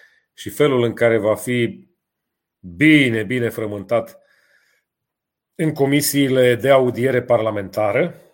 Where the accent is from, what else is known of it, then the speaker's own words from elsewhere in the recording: Transylvania, Romania; Îmi place să mănânc bine, sunt ardelean.